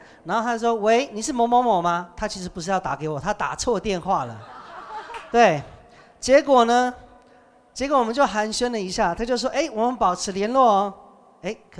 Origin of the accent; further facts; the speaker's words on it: Taipei, Taiwan; 我们是生长在不同的城市，他是宜兰人，我是台北人，但我们都是原住民。那小时候呢，我们都是在基督教的家庭当中长大的。